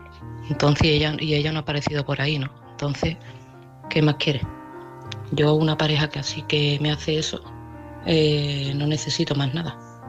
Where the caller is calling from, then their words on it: Seville, Andalusia, Spain; desde Sevilla.